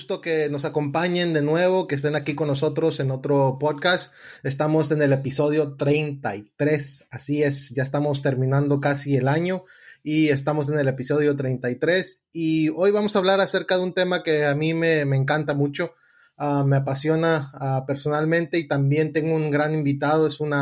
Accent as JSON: {"language": "Spanish", "region": "New York", "country": "United States", "tie": "born or raised there", "said": "Nacimos en el mismo lugar, ahí en Nueva York, y también crecimos en Estados Unidos"}